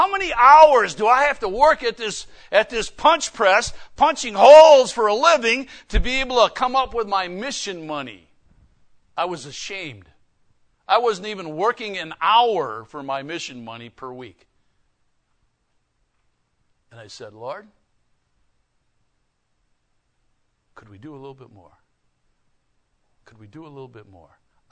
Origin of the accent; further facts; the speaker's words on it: Wisconsin, United States; moved away; also born or lived in Texas; I didn't know what real barbecue was growing up in Wisconsin. And then we moved to Texas. And I found out what real barbecue tastes like.